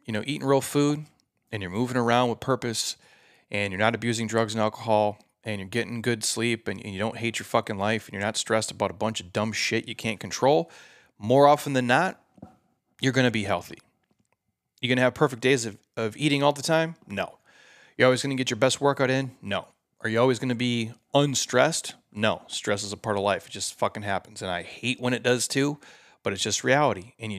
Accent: United States; So I'm an American. America, bro.

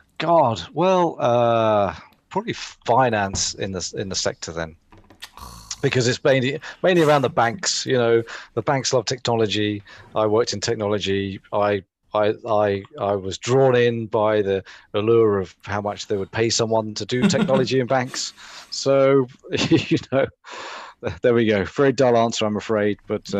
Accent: Selsey, South East England, United Kingdom; Grew up in a place called Selsey Bill, which was the home of Patrick Moore.

